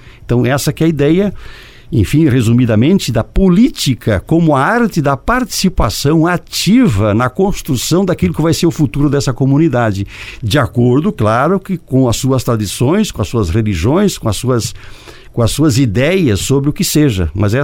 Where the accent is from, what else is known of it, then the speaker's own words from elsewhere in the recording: Brazil; nós temos o direito, já como brasileiros, da República Brasileira, de colocar as nossas questões na roda